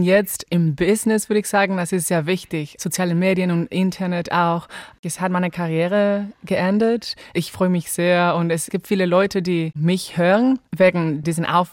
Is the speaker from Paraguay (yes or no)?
no; Honduras; German is a second language; Ja, also meine Kindheit war ganz süß.